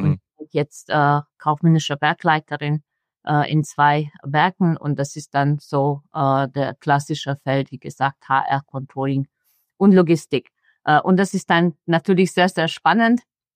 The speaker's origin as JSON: {"language": "German", "country": "Romania", "said": "wie du auch. Ich komme aus Rumänien. Ich bin aber Ungarin."}